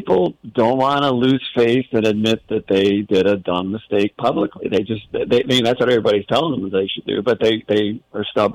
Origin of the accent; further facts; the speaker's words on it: Buffalo, New York, United States; now in Beloit, United States; from Beloit grew up in Buffalo, Niagara Falls area. I grew up on Genesee beer, you know.